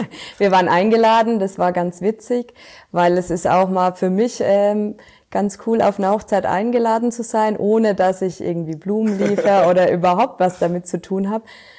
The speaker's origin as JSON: {"language": "German", "town": "Wülfershausen", "region": "Bavaria", "country": "Germany", "tie": "born or raised there", "said": "Aus Wülfershausen."}